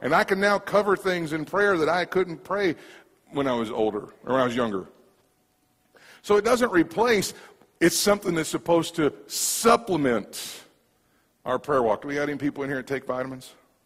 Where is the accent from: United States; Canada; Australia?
United States; Kentucky; one of our head board members at the little church I grew up in Kentucky.